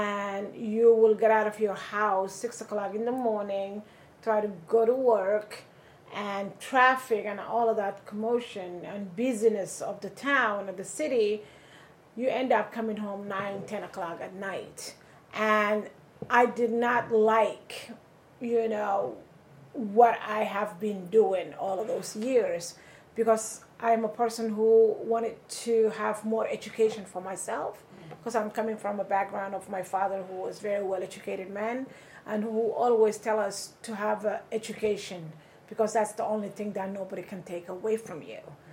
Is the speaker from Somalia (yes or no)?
yes; Somalia; English is a second language; now in Maine, United States; I am originally from Somalia, East Africa. I came to Maine in 2005, and I lived in Lewiston at that time.